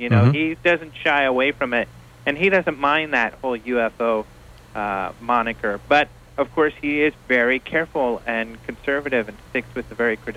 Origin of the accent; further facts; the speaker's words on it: Colorado, United States; my background, I grew up in Colorado with kind of a Native American and Mexican background.